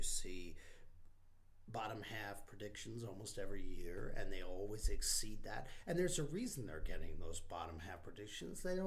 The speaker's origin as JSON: {"language": "English", "region": "New York", "country": "United States", "lives_now": "Utah, United States", "said": "I mean, I'm a New Yorker originally, so this whole Utah thing is only about, 20 years old for me now."}